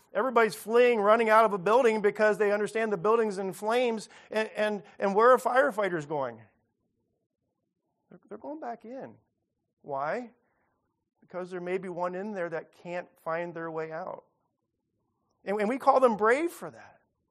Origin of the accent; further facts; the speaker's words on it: Los Angeles, California, United States; but growing up in Los Angeles, this was actually in place.